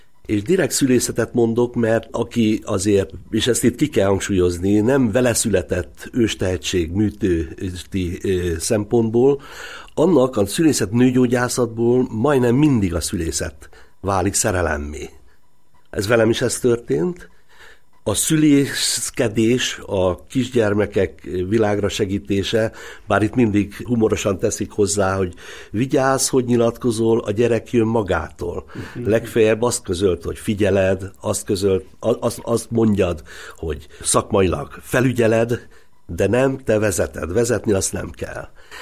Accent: Veszprém, Veszprém County, Hungary; also born or lived in Budapest; így a perceket töltöttem Budapesten, tám pont a születésem alatt, de ezt követően végig Veszprémben éltem. Itt jártam általános iskolába, itt jártam középiskolába

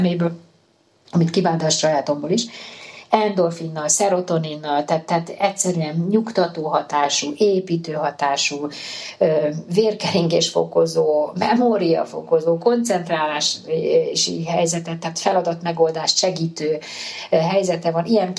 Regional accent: Pécs, Baranya, Hungary; hát én pécsi származású vagyok, és ott közelünkben van ugye Mohács

